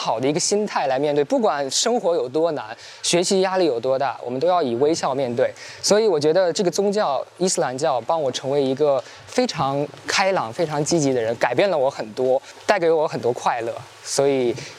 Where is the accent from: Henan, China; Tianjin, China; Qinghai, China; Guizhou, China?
Henan, China; Zhengzhou; 我来自河南郑州，我是回族，在西南卫视大学，今年是大四，读机械工程。